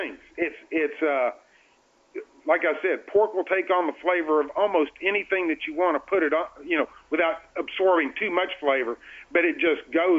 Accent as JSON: {"language": "English", "region": "Texas", "country": "United States", "said": "I like mesquite because I'm from Texas, and that's just what I like."}